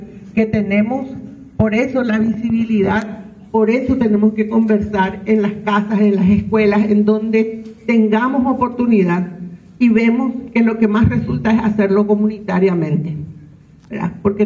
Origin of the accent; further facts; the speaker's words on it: Paraguay; nosotros como paraguayos tenemos que demostrar que no somos caníbales